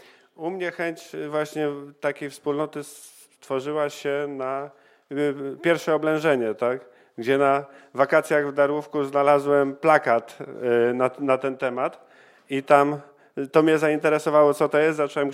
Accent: Piaseczno, Masovian Voivodeship, Poland; My z Krzyśkiem jesteśmy z Piaseczna.

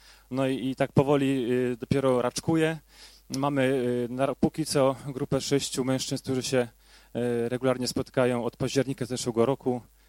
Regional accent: Legnica, Lower Silesian Voivodeship, Poland; jestem z Legnicy.

